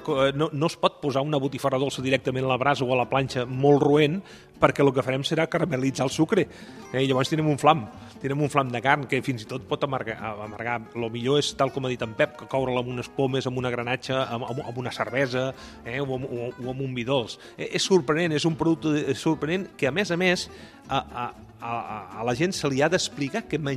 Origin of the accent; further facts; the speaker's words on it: Catalonia, Spain; jo que sóc de les Terres de Ponent